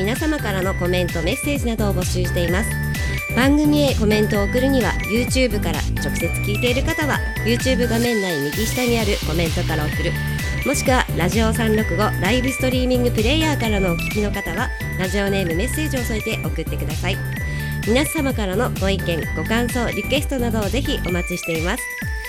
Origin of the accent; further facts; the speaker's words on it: Hokkaido, Japan; 本日は私と同じ北海道出身の可愛いゲストさんをお呼びしております。